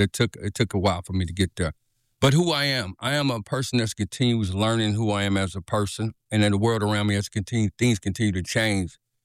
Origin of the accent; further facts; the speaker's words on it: California, United States; I had never been to this part of Northern California. I'm from the Bay Area.